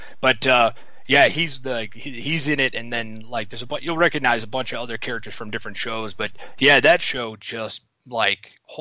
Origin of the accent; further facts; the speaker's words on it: Detroit, Michigan, United States; Oh yeah, well, growing up in Detroit, we knew we were going to be public enemy number one because we were building all the tanks.